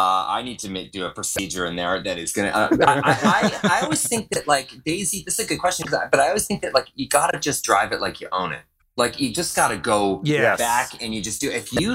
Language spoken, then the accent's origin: English; Canada; The one I grew up with in Canada.